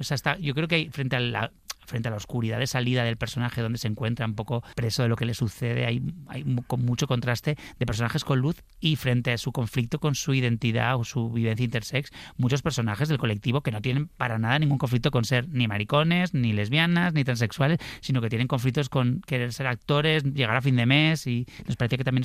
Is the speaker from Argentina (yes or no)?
no; Pamplona, Navarre, Spain; now in Madrid, Spain; como yo vine desde Pamplona en el año 98, buscando un poco estudiar cine, pero también buscando un poco intentar encontrar quién era